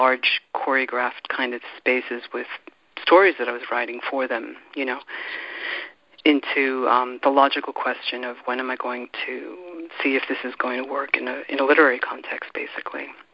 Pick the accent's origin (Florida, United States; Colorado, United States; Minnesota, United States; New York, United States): New York, United States; New York City; moved away as an adult; now in Berlin, Germany; I grew up in New York, but I haven't really been living there on a regular basis for so many years that I don't really feel that I can compare the two cities so much. I mean, Berlin is really my hometown in a lot of ways.